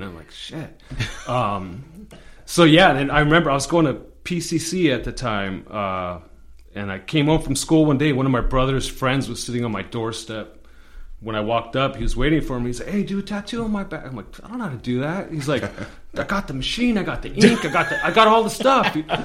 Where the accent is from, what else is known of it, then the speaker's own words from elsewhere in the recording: Covina, California, United States; I grew up mostly in Covina.